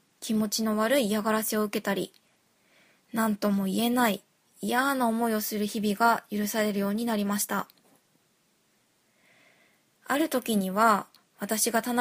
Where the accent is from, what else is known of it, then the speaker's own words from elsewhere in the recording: Osaka, Japan; 私はですね、大阪の地で本当に温かい家庭に生まれ育ち